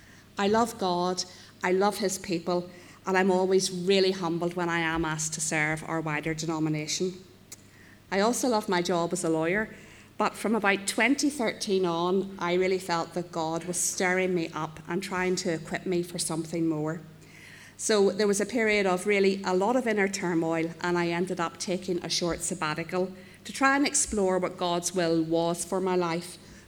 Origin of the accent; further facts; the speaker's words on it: Newcastle, Northern Ireland, United Kingdom; I come from Newcastle, and as you know, I'm a member of Newcastle Presbyterian.